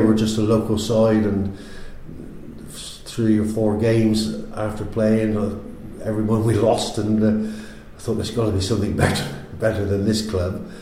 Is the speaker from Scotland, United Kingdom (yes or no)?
no; Gloucester, South West England, United Kingdom; also born or lived in Lancashire; It was the 11th of January 1953, actually, and I was born in Lancashire as my parents worked away. After a few weeks, actually, my mum and dad came back to Gloucester, and my father worked away, and I lived basically for 3 or 4 years with my grandparents at Coney Hill.